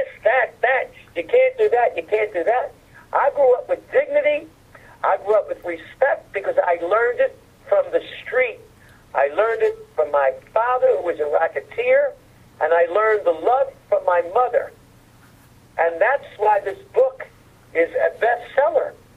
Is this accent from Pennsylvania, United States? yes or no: yes; Philadelphia, Pennsylvania, United States; I grew up in South Philadelphia. My neighbor was Angelo Bruno. His wife grew up in the same town in Italy as my mother. We were paisans.